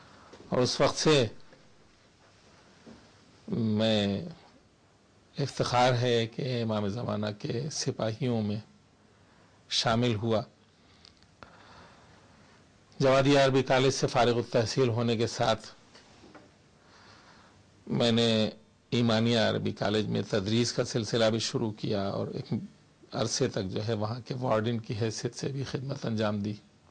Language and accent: Urdu; Jaunpur, Uttar Pradesh, India; 1955 ہے، اور میرا وطن یو پی کا ایک مشہور پرانا شہر جونپور ہے۔